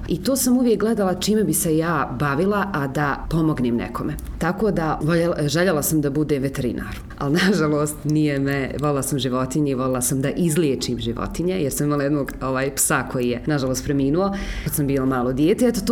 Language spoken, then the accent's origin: Bosnian; Brčko, Brčko District, Bosnia & Herzegovina; tu sam završila i srednju i ekonomsku i dvije godine ekonomskog fakulteta ovdje kod nas u Brčkom.